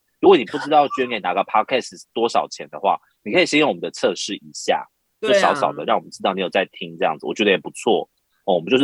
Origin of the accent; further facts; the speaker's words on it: Taiwan; 我们台湾人